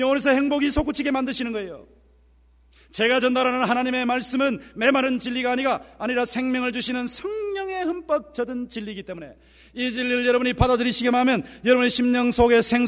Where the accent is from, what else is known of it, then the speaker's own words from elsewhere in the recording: Gyeongsang, South Korea; accent: Gyeongsang dialect; 최근에 저희 집사람은 서울 사람이니까 경상도 사투리 잘 모릅니다.